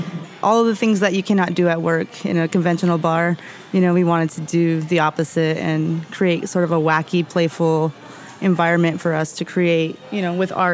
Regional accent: Phoenix, Arizona, United States; And I'm originally from Phoenix, Arizona.

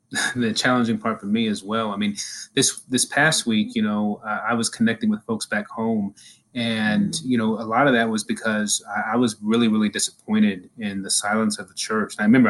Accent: Oklahoma, United States; I grew up in Oklahoma and I took Oklahoma history.

